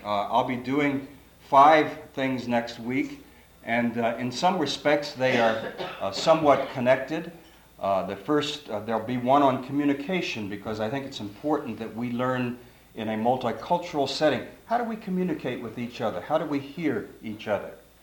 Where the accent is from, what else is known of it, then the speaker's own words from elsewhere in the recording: Washington, District of Columbia, United States; I'm from Washington, D.C.